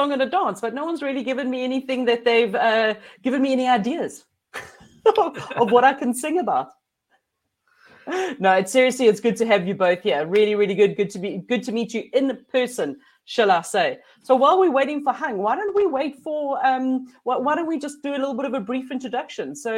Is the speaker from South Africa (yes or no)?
yes; Johannesburg, Gauteng, South Africa; I'm here from Johannesburg in South Africa. It's cold here.